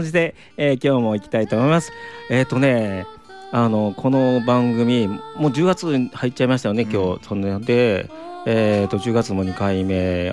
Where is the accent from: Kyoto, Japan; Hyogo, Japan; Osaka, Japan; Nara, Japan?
Nara, Japan; 同じ奈良出身なんですよ。